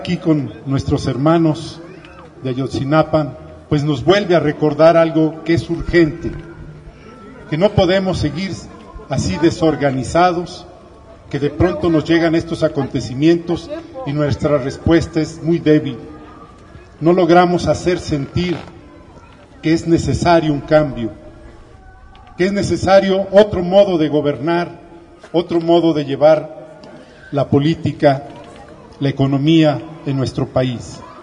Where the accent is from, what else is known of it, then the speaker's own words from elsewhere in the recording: Coahuila, Mexico; De donde vengo también hubo muchos desaparecidos. De Coahuila